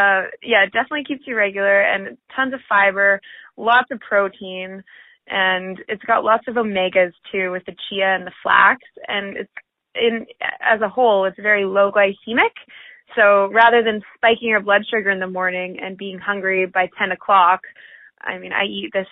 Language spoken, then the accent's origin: English; Whistler, British Columbia, Canada; I was born and raised in Whistler